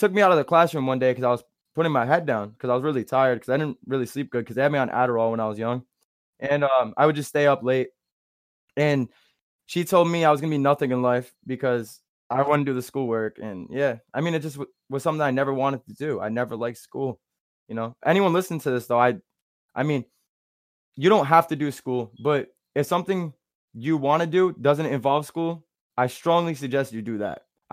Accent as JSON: {"language": "English", "region": "Rhode Island", "country": "United States", "tie": "born or raised there", "said": "But yeah, growing up in Rhode Island, I mean, it's really small here, as you know that. Really small, not a lot's going on."}